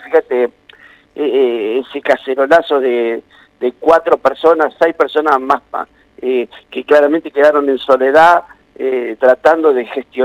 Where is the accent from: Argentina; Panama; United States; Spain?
Argentina; somos todos los argentinos muy solidarios